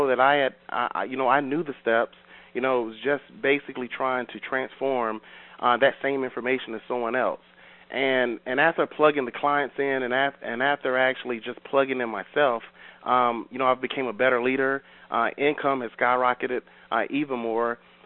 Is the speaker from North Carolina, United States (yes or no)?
yes; Raleigh, North Carolina, United States; I'm from Raleigh, North Carolina.